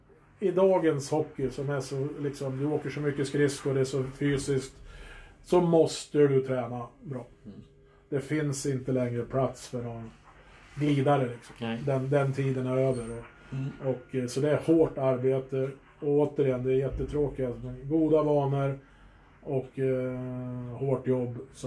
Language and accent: Swedish; Eskilstuna, Södermanland, Sweden; jag är ju från Eskilstuna